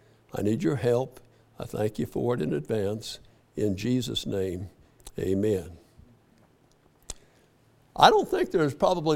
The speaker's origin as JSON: {"language": "English", "region": "Colorado", "country": "United States", "tie": "born or raised there", "said": "And I was raised in Colorado, and I remember the first time we had a television."}